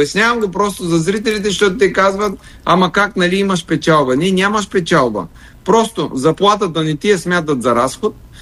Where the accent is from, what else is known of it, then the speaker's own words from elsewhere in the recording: Gorna Oryahovitsa, Veliko Tarnovo Province, Bulgaria; Днеска слушах в Горна Оряховица, която мина към стратегията Ново начало, това е родния ми град